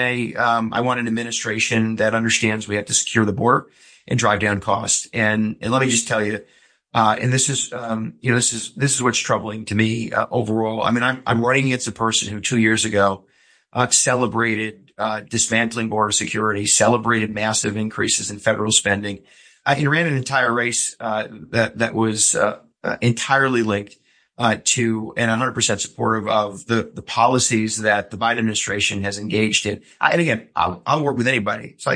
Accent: New York, United States; Yeah, I'm a conservationist by heart. I grew up in the Hudson River Valley in upstate New York.

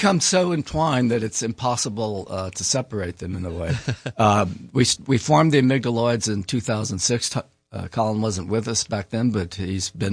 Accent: Louisiana, United States; I grew up in Louisiana. My father was a bull riding kid in the Depression.

